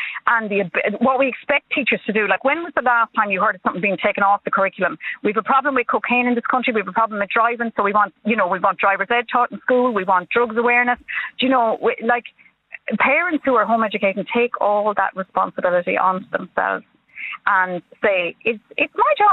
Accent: Leinster, Ireland; accent: Australian; also born or lived in Australia; today is the first day I walked into a primary school in Ireland in 1974, at 6 years of age, with my Australian accent on me and my books from us.

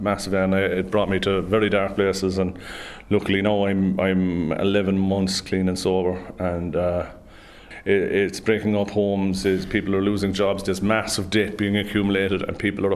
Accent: Munster, Ireland; I grew up in the East Cork area and I came from a good family

